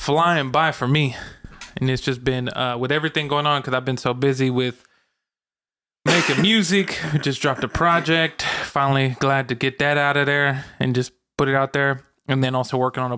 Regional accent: Arkansas, United States; growing up in Arkansas, we really didn't have big amusement parks in Arkansas. There's not really a big one unless you go to like, I think Fayetteville might have some, or no, there's actually a few in Little Rock near where I live

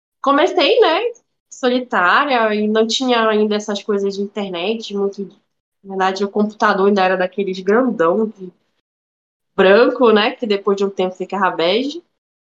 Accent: Amapá, Brazil; porque eu sou do Amapá

